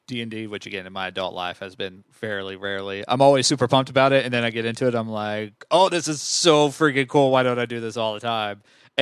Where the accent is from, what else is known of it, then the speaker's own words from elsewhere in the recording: Barrington, Texas, United States; me and my buddies growing up in Barrington, Texas